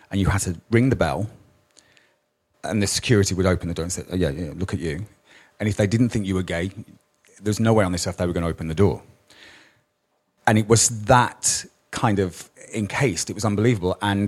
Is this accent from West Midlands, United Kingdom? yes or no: yes; Birmingham, West Midlands, United Kingdom; I was brought up in Birmingham